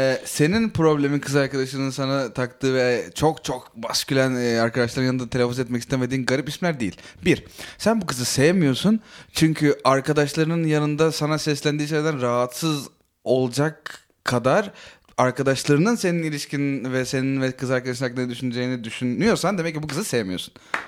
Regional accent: İzmir, Turkey; Ben mesela bir İzmirli olarak

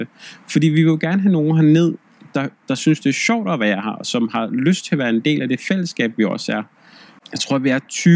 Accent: Husum, Capital Region of Denmark, Denmark; der hvor jeg kommer fra Husum af

